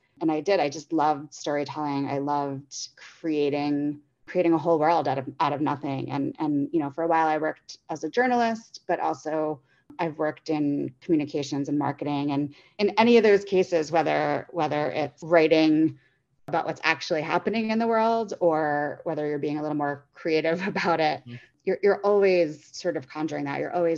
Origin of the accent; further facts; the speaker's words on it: Staten Island, New York, United States; now in Chicago, United States; I'm originally from the East Coast, not far from … land. I grew up on Staten Island, and now I live in Chicago.